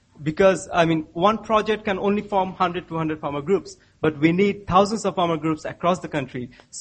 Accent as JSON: {"language": "English", "country": "Bangladesh", "said": "from Bangladesh, so I think I can share a bit lot about this topic."}